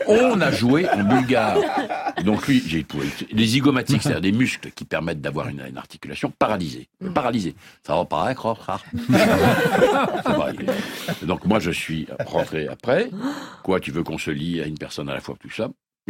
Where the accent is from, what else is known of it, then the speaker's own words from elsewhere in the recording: Belgium; je suis belge.